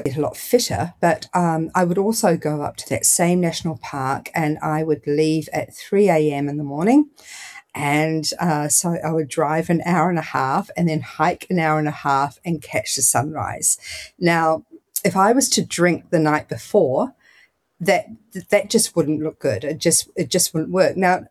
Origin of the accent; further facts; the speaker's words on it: New Zealand; growing up in New Zealand when I was in high school and university.